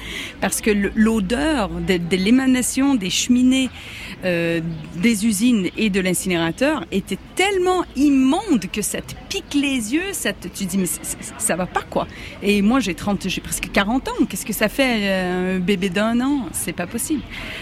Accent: Montreal, Quebec, Canada; surtout moi qui viens de la ville, j'ai grandi à Montréal

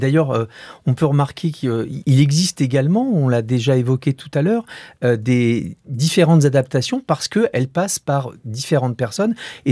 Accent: Paris, Île-de-France, France; J'ai grandi à Paris, dans le 15e arrondissement

